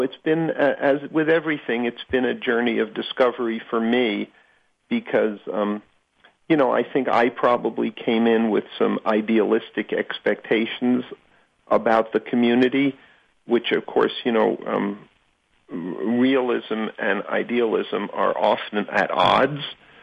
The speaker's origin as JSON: {"language": "English", "region": "New York", "country": "United States", "tie": "born or raised there", "said": "You know, I grew up in New York and spent a lot of time in Greenwich Village, you know, during the late 60s and 70s, and early 70s."}